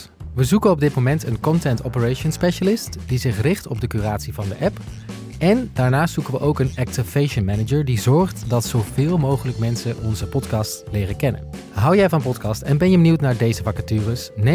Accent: Overijssel, Netherlands; Ik kom uit Twente en dit zou ook een lunchroom in Enschede kunnen zijn.

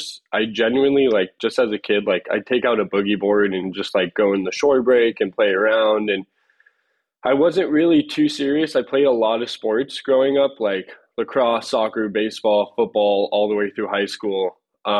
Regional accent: San Diego, California, United States; So I grew up in San Diego. So basically like my childhood was just like surfing the reefs of La Jolla and in some of the beach breaks down at Black's.

